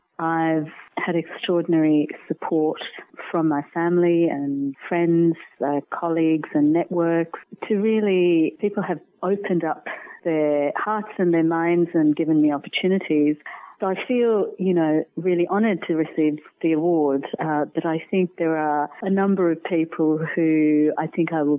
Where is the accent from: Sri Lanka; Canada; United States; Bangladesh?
Sri Lanka; I think being born into and growing up in Sri Lanka, I was always interested in diverse cultures, religions and languages.